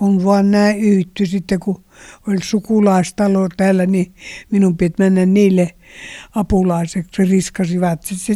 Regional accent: Suolahti, Central Finland, Finland; born there; Minä synnyin Suolahdissa, se oli Korkeakosken tien varressa talo, jossa meidän olivat sitten vuokralaisena. Ja minä synnyin siellä.

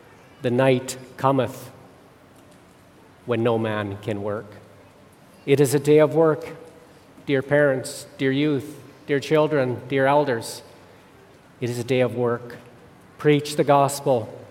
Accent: Saskatoon, Saskatchewan, Canada; from the brothers and sisters in Saskatoon, Saskatchewan, my hometown.

